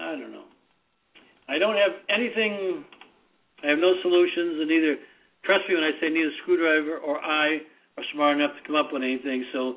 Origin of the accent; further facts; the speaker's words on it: Oceanside, California, United States; He's from, of all places, my hometown here in Oceanside.